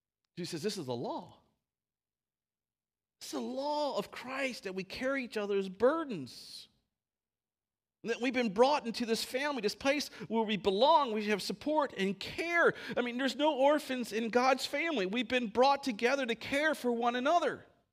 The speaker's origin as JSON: {"language": "English", "region": "Maryland", "country": "United States", "tie": "born or raised there", "said": "I grew up boating on Chesapeake Bay in Maryland, and we loved boating, crabbing, fishing, cruising."}